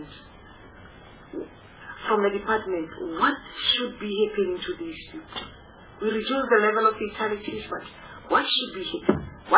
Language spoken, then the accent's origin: English; North West, South Africa; I come from the Northwest Province